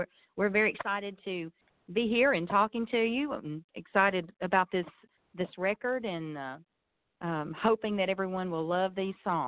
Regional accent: Alabama, United States; I grew up in the Shoals area.

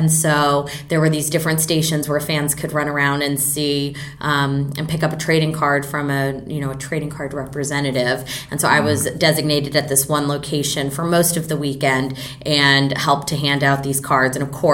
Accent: New Jersey, United States; And I grew up in New Jersey.

